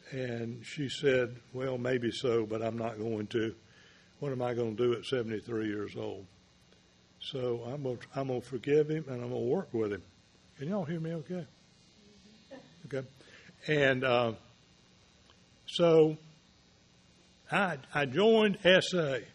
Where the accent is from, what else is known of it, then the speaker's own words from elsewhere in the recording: Raleigh, North Carolina, United States; I'm from Raleigh, North Carolina.